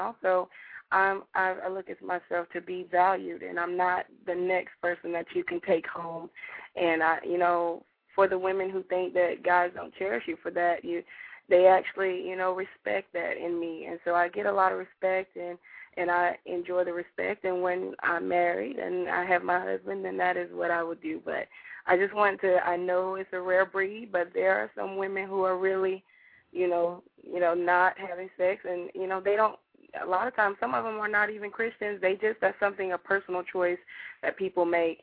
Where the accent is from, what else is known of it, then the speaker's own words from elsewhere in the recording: Georgia, United States; I'm from Georgia, so there are some cities who have, you know, 50% dropout rates within the students.